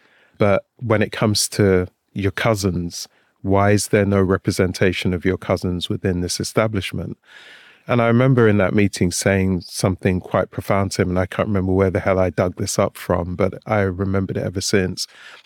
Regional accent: London, United Kingdom; As a kid growing up in Shepherd's Bush, West London, big up West London. Now I live in North London, so big up North London.

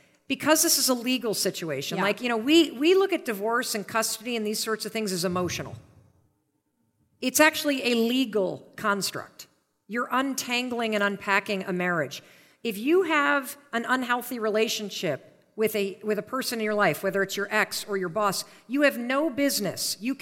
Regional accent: Michigan, United States; I grew up in Western Michigan.

